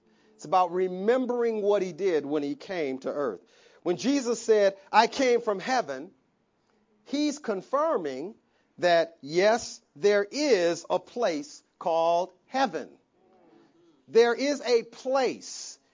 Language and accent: English; Saginaw, Michigan, United States; I was born in Saginaw. Me. I was born in Saginaw, Michigan, to … And I have no consciousness of life before Saginaw.